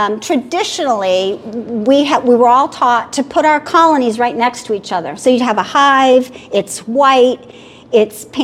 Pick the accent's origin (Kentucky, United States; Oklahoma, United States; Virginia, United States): Kentucky, United States; also born or lived in Tennessee; so most of us beekeepers, I'm from Kentucky, Tennessee.